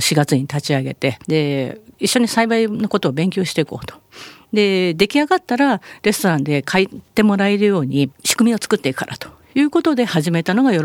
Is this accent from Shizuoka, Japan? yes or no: no; Saitama, Japan; たまたまその数年前に地元の埼玉市に